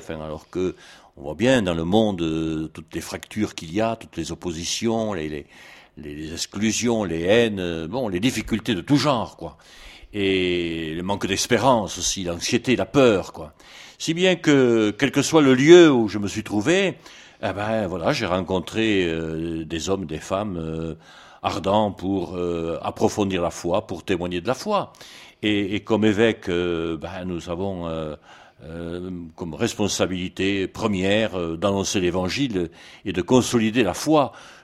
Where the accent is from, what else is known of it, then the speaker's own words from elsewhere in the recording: Occitanie, France; accent: Midi; à mon accent, vous conviendrez que je suis un homme du Midi. Je suis originaire du diocèse de Tarbes et Lourdes, à la frontière espagnole, et donc originaire d'une famille d'agriculteurs engagés sur un plan social, sur un plan politique, sur un plan du développement.